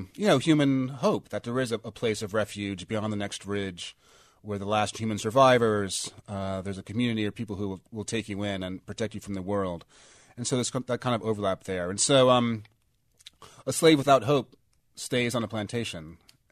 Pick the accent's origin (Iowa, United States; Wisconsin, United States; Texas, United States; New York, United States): New York, United States; Growing up in New York in the 80s